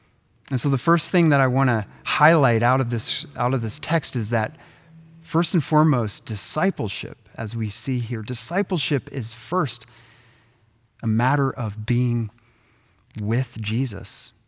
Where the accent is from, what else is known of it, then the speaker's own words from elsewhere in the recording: Ohio, United States; I got to have my special coffee blend ordered from my hometown in Ohio.